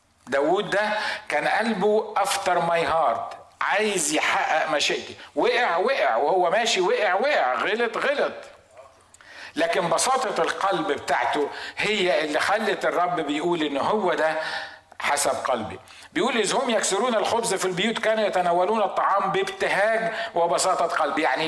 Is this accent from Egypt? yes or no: yes; Egypt